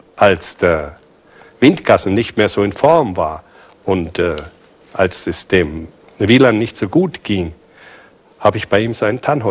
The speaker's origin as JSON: {"language": "German", "town": "Nuremberg", "region": "Bavaria", "country": "Germany", "said": "So, ich bin Franke, ich bin Nürnberger, ich spreche doch wahrscheinlich ein bisschen Dialekt."}